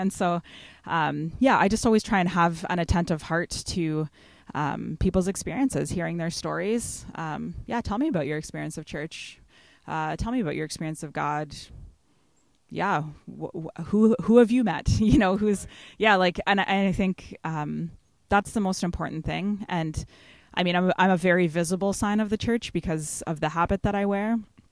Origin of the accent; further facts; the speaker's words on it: Belleville, United States; but I grew up in Belleville.